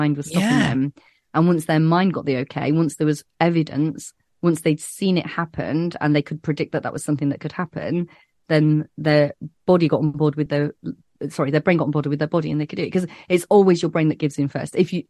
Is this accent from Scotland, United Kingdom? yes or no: no; Leeds, Yorkshire and the Humber, United Kingdom; I'm from Leeds